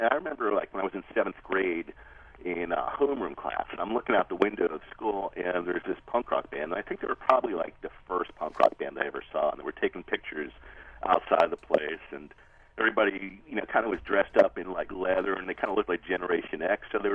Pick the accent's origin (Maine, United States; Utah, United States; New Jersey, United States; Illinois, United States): New Jersey, United States; Clifton; I was in Clifton, New Jersey, in the beautiful white trash suburbs of Clifton.